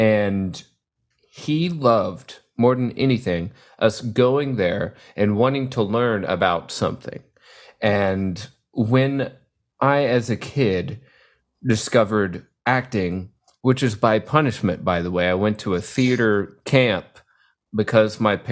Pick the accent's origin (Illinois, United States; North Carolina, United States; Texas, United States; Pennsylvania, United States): Texas, United States; I grew up in Texas in a small, tiny farm town that Chris has been to and seen.